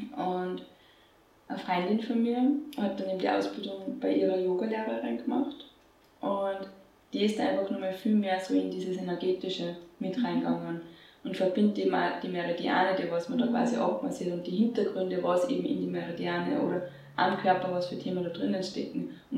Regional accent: Fürstenbrunn, Salzburg, Austria; ich bin ja groß geworden in Fürstenbrunn am Untersberg.

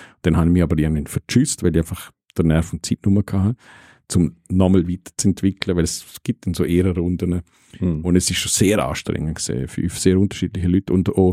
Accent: Rimini, Emilia-Romagna, Italy; Aber so habe ich meine Kindheit empfunden in Rimini, in Italien.

